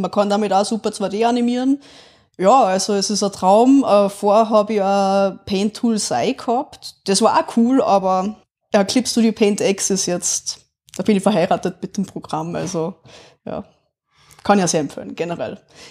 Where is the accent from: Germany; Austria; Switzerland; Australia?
Austria; Upper Austria; Ich bin eine Oberösterreicherin und heute Künstlerin im Manga-Anime-Bereich.